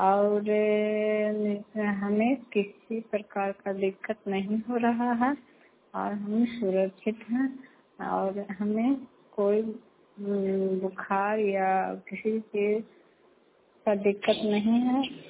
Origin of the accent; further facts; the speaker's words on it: Bihar, India; मैं बढ़िया गाँव से हूँ, भूठाकर पंचायत से, नगर नौ प्रखंड से, नालंदा जिला से।